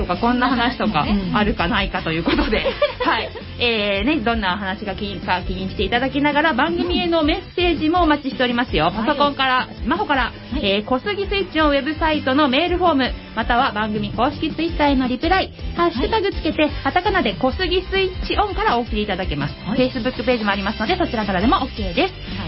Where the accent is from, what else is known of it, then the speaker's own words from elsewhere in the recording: Kawasaki, Kanagawa, Japan; 本日の番組メインパーソナリティは私、川崎生まれ川崎育ち、自称夢見ヶ崎動物公園専属アイドル株のリーダー、